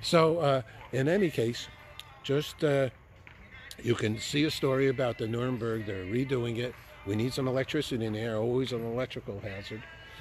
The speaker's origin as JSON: {"language": "English", "town": "New York City", "region": "New York", "country": "United States", "said": "you know, I'm a New Yorker. I've been around every inch of that area."}